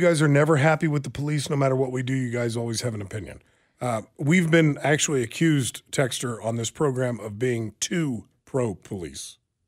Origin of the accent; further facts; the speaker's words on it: Cleveland, Ohio, United States; I'm like one of the hugest Browns fans ever, born and raised in Cleveland.